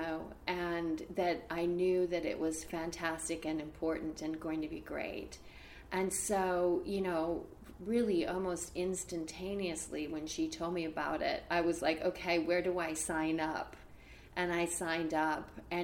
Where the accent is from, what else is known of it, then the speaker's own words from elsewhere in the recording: Des Moines, Iowa, United States; I grew up in Des Moines, Iowa